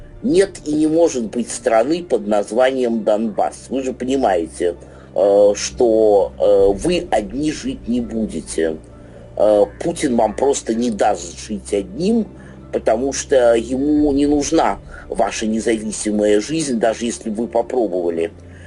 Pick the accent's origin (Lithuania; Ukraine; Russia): Russia; born there; Уж я вам как уроженец этой России говорю, я знаю, что у нас здесь происходит.